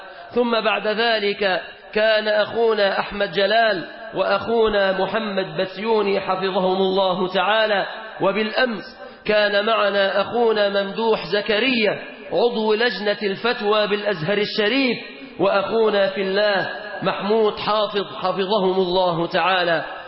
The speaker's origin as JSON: {"language": "Arabic", "country": "Egypt"}